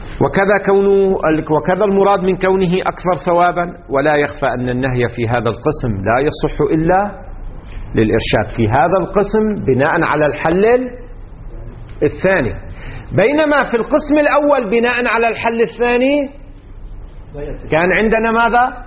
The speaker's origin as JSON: {"language": "Arabic", "country": "Lebanon", "lives_now": "Qom, Iran", "said": "هذا عندنا في لبنان الحمام يطلق على كليهما"}